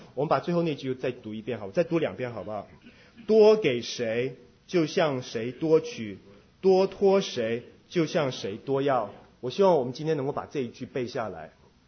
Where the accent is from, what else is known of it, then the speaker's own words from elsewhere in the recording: South Korea; Chinese is a second language; 我们来自不同地方，大陆、台湾、香港，还有我这个韩国。